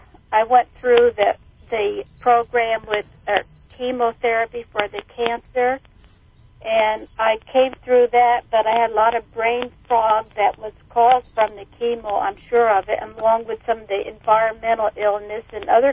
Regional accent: San Diego, California, United States; Well, I'm from San Diego, California, and I'm a homemaker.

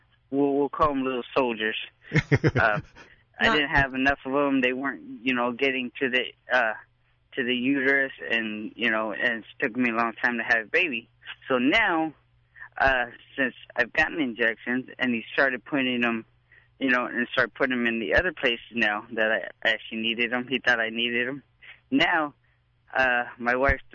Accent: Norwalk, California, United States; now in Bakersfield, United States; I'm from here in Norwalk, California, but I live in Bakersfield, California.

